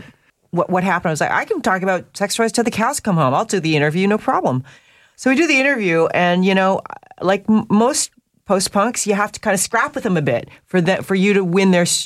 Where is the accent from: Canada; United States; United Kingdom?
Canada; Vancouver, British Columbia; from early teen times growing up in Vancouver